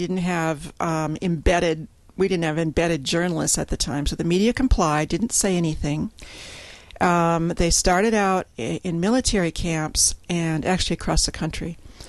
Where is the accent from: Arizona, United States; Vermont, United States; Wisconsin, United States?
Wisconsin, United States; Menominee; Yes, I was. I was born and raised in Menominee.